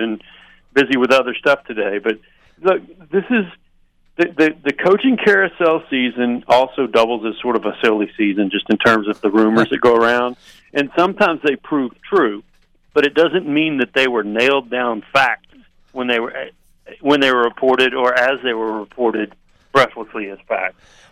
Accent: Nebraska, United States; I went to school at Nebraska, I'm from Nebraska, my family's at Nebraska

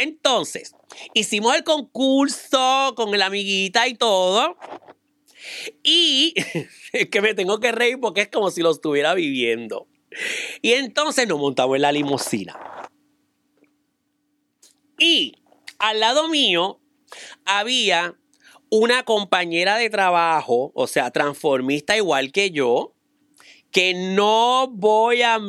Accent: Puerto Rico; No, pues soy puertorriqueña.

